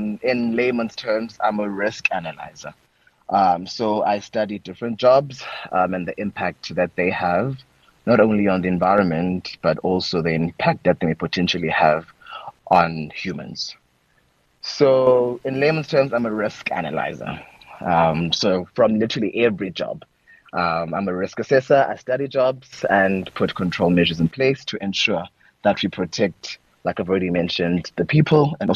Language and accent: English; Cape Town, Western Cape, South Africa; now in Johannesburg, South Africa; I'm from Cape Town, but because of work, I'm now based in Joburg.